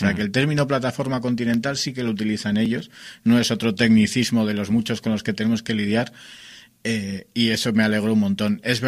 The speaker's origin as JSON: {"language": "Spanish", "region": "Cantabria", "country": "Spain", "said": "Y yo como cántabro sé que la gente de Cantabria no conocemos la existencia de que haya un cañón submarino ahí al lado nuestro"}